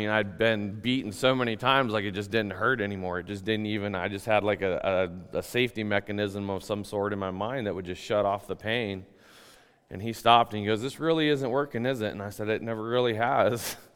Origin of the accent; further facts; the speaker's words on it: Longmont, Colorado, United States; Just gonna start off from the beginning. I was born and raised in Colorado, in a little town called Longmont, just north of Denver. Was raised in a Christian home.